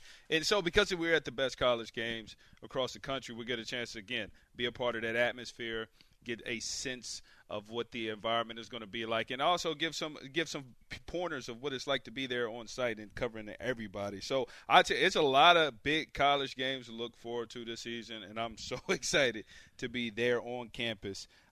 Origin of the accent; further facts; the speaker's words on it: the South, United States; I'm from the South, right? So I tell people I'm Southern, and they instantly think, oh, you must be from Florida.